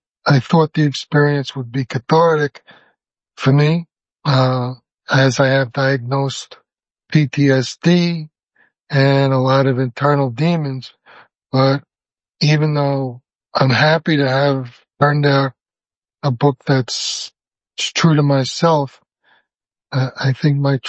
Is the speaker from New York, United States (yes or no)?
yes; Brooklyn, New York, United States; also born or lived in Long Island; Growing up in Brooklyn was a little easier because I had a lot of friends there, and it was just a very tight-knit community. And then my father moved us out to Long Island